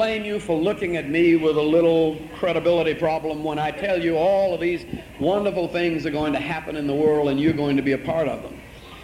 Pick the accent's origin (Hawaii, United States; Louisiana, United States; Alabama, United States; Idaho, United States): Louisiana, United States; New Orleans; And I like that, because I grew up in New Orleans.